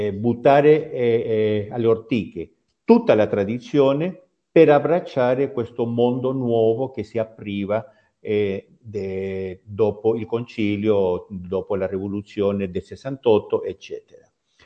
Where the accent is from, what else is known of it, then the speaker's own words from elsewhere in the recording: Peru; Italian is a second language; now in Italy; voi sapete che io sono peruviano